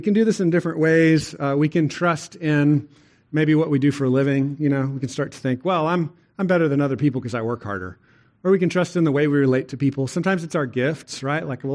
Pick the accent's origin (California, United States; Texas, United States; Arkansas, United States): Texas, United States; I like it. I like that I'm a Texan.